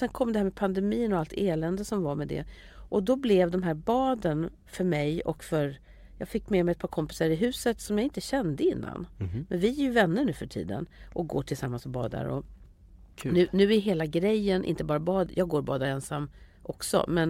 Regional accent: Finspång, Östergötland, Sweden; jag försöker tänka hur det var när jag växte upp i Finspång.

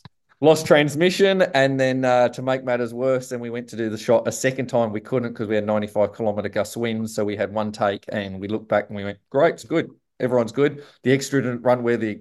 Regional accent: Western Australia, Australia; born there; I love WA. Don't get me wrong. I was born here. Everyone supported me here, but I'm Australian. I'm very proud Australian.

